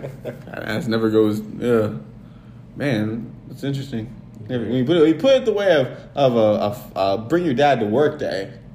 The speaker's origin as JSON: {"language": "English", "region": "Oklahoma", "country": "United States", "said": "I'm from Oklahoma. More like Oklahoma."}